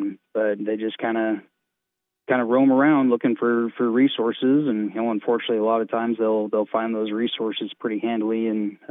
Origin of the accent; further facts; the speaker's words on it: Idaho, United States; Yeah, actually grew up in northern Idaho, kind of up there on the Palouse area, just south of Moscow.